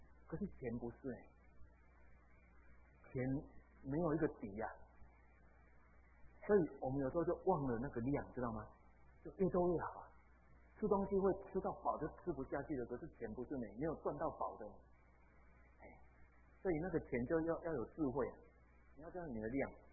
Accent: Taiwan; 我们台湾人很奇怪

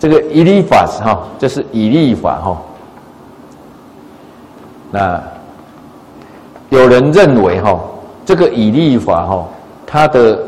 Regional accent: Taiwan; 那所以当我说我是台湾人的时候也对，那我说我是河洛人的也对，我是台湾人当中的河洛人

